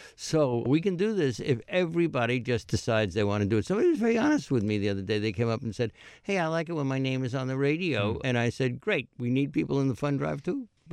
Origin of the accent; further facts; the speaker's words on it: Great Barrington, Massachusetts, United States; I meet people on the streets in my hometown of Great Barrington, and they're telling me that they've put money into the lockbox.